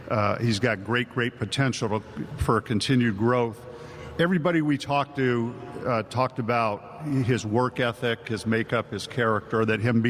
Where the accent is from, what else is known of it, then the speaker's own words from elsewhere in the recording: California, United States; I grew up in the Bay Area, and we were kidding about it earlier.